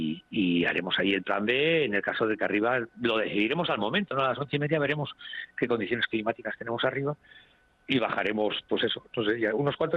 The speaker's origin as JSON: {"language": "Spanish", "region": "Basque Country", "country": "Spain", "said": "Así, como que somos vascos."}